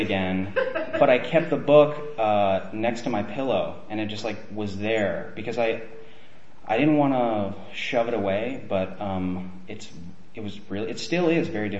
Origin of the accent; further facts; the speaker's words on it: Santa Barbara, California, United States; I'm from Santa Barbara, by the way, from here, born and raised.